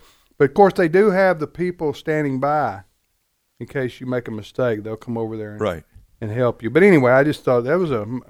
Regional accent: Scotland, United Kingdom; we shred the King's English is because we're from Scotland.

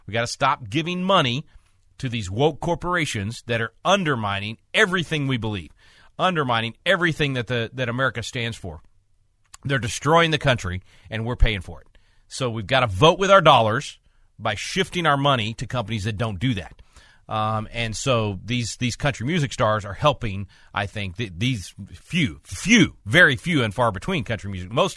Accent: Texas, United States; Everybody thinks because I'm from Texas that I'm going to be like, you know, have that slow Texas draw.

